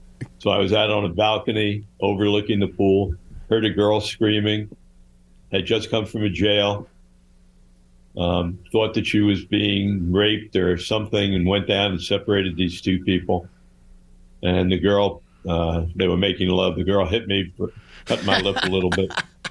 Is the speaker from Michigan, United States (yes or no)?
no; Oceanside, New York, United States; also born or lived in Jackson Heights; I was born in Jackson Heights. I actually got raised in Long Island, South Shore, Oceanside.